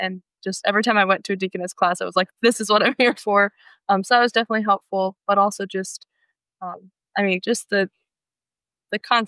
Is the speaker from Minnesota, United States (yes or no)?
no; Colorado, United States; I'm from Colorado, so I'm like 1,000 miles from home